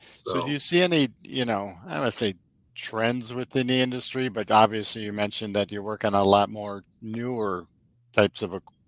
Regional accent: Wisconsin, United States; So my joke was always that I grew up in Wisconsin

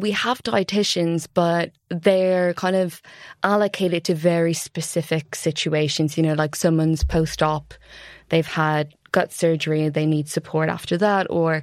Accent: Dundalk, Leinster, Ireland; If you haven't guessed from the accent, I'm Irish. So from a place called Dundalk, which is north of Dublin. It's not like a super well-known or special place, but it's where I grew up.

